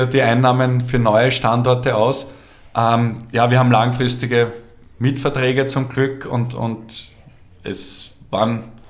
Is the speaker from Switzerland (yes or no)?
no; Obersulz, Lower Austria, Austria; Ich bin aufgewachsen in Obersulz, der Steiner Matthias ist auch aus Obersulz.